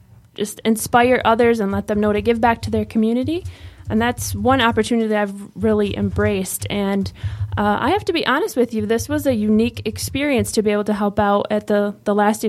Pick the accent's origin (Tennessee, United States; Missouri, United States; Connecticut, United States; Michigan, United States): Michigan, United States; So I am from Michigan. I live in Owosso.